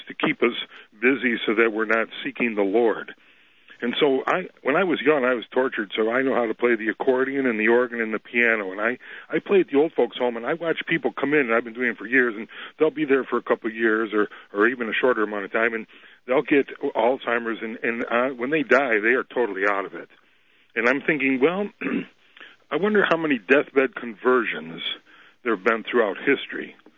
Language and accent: English; New York, United States; I was raised in the Lutheran Church Missouri Synod up in upstate New York in the mountains